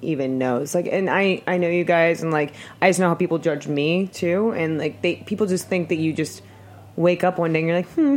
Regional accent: California, United States; which I've never been to because I'm from California and we don't get to do things like that.

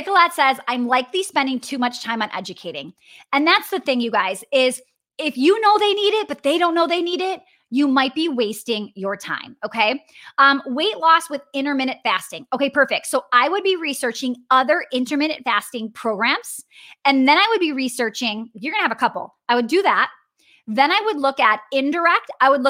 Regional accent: Wisconsin, United States; accent: Wisconsin; I just could totally hear my Wisconsin accent come out.

